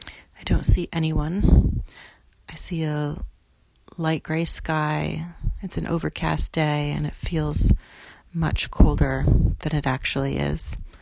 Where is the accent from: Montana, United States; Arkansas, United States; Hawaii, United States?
Hawaii, United States; born there; I was born in Hawaii, and my parents wanted to give me a name from that place.